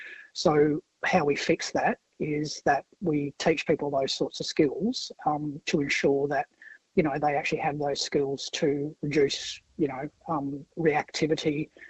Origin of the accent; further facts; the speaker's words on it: Western Australia, Australia; I'm a woman from the Pilbara.